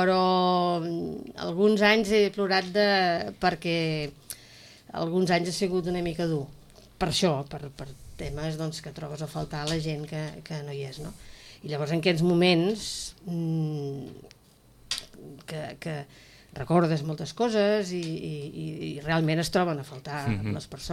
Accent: Sitges, Catalonia, Spain; Sóc una dona de Sitges, això sí. Vull dir, sóc una dona de Sitges... que em sento molt de Sitges, que tota la vida he treballat fora de Sitges

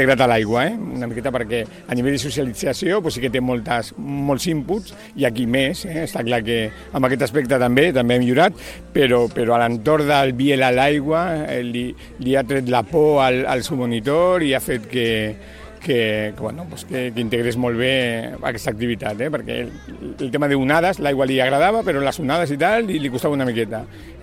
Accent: Parets del Vallès, Catalonia, Spain; Nosaltres a Parets del Vallès, imagina't. Sí, una horeta de camí

